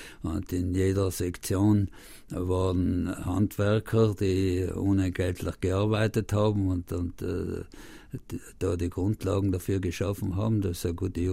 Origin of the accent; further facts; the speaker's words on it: Trentino-Alto Adige, Italy; Und so ist es auch bei uns in Südtirol gewesen.